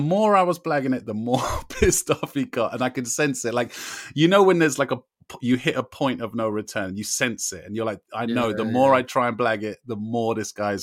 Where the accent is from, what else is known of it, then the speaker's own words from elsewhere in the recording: England, United Kingdom; I was like, I'm sorry, I'm English.